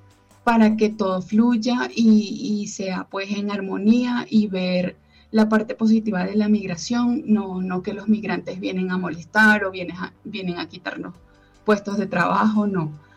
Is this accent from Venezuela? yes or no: yes; Venezuela; now in Colombia; casi 3 millones de venezolanos en Colombia, que nosotros no quisimos salir de Venezuela por placer. Salimos de Venezuela por diferentes motivos y por la crisis humanitaria, y realmente fue una decisión obligada.